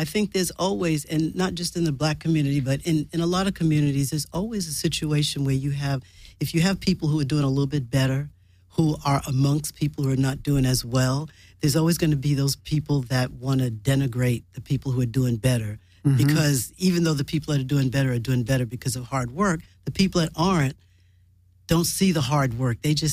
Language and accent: English; New York, United States; moved away as an adult; now in Los Angeles, United States; I grew up in New York.